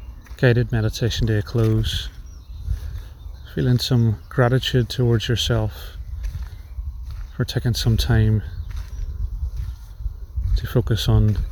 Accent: Derry, Northern Ireland, United Kingdom; And the oak is the symbol of my hometown, which is Derry.

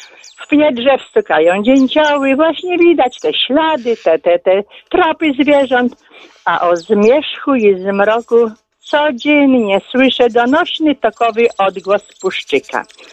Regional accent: Lublin Voivodeship, Poland; ja pochodzę z okolic Stoczka Łukowskiego, więc również te stawy tam właśnie w tym kołodziążu

